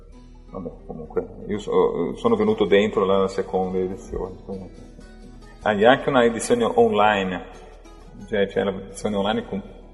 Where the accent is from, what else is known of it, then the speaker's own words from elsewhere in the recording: Spain; Il flamenco, io sono spagnolo, ho i nonni spagnoli, quindi ho una forte influenza a casa